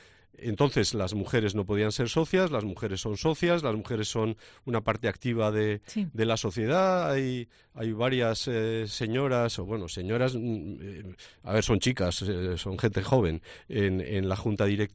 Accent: Bilbao, Basque Country, Spain; los bilbaínos somos bilbaínos sin diptongo.

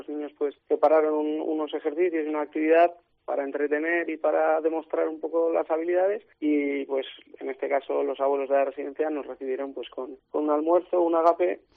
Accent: La Almunia, Aragon, Spain; Sí, yo soy de la Almunia.

